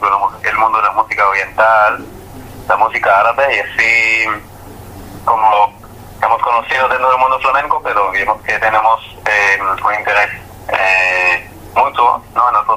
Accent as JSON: {"language": "Spanish", "country": "Israel", "second_language": "Spanish", "moved": "as an adult", "lives_now": "Barcelona, Spain", "said": "Yo soy de Israel. Y vale, hace más o menos 5 o 6 meses me he mudado a Barcelona."}